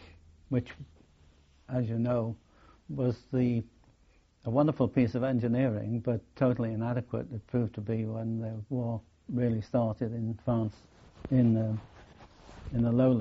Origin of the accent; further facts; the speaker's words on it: Liverpool, North West England, United Kingdom; I was born in Liverpool, on a notable date, really, 1st of January, 1920.